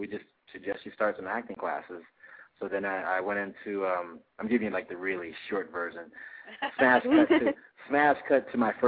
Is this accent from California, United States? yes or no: yes; California, United States; I never, like I said, I'm from California, and I never wanted to act